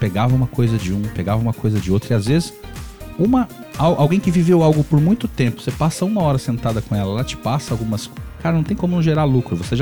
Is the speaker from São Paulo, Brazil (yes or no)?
yes; São Paulo, Brazil; born there; eu com 18 anos, eu nasci na Zona Leste de São Paulo, Itaquera. Minha família tá lá